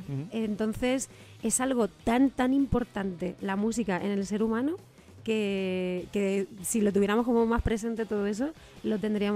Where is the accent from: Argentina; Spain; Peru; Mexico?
Spain; Soy muy española, me doy cuenta, de verdad.